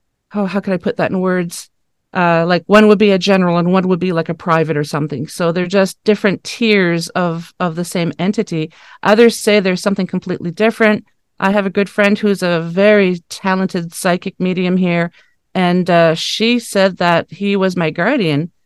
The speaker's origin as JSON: {"language": "English", "town": "Dieppe", "region": "New Brunswick", "country": "Canada", "tie": "born or raised there", "said": "I am Canadian. I was born and raised in a province called New Brunswick. That's on the east coast of Canada. And the little town that I lived in was called Dieppe. And we lived on a top floor of a three-story apartment building."}